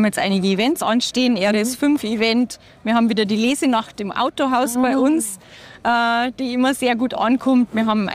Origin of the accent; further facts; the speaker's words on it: Berlin, Germany; born there; Baujahr 85, geboren in Berlin.